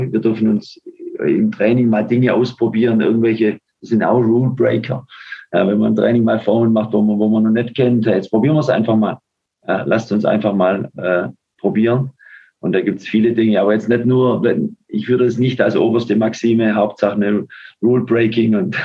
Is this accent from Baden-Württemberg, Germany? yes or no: yes; Aalen, Baden-Württemberg, Germany; das war beim VfR Aalen, das ist mein Club in meiner Heimat